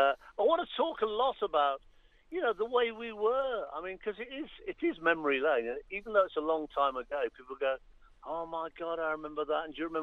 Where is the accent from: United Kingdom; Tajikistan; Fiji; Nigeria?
United Kingdom; Midlands; I was brought up in the Midlands listening to Les Ross.